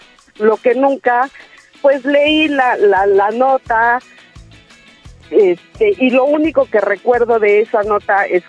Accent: Mexico City, Mexico; De aquí, de la Ciudad de México.

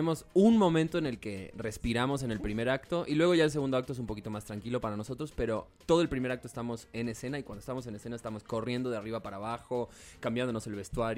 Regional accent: Argentina; yo soy argentino, yo no soy mexicano

